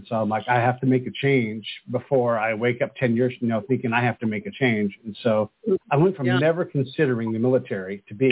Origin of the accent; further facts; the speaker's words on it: California, United States; Yeah, so I was born in California, in Oakland, and grew up in California. I'm multi-generational Californian as well